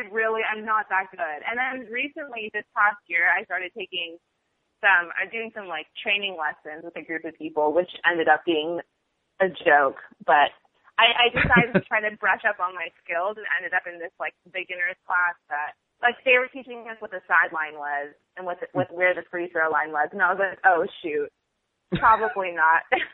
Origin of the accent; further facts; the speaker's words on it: California, United States; born and raised in the Bay Area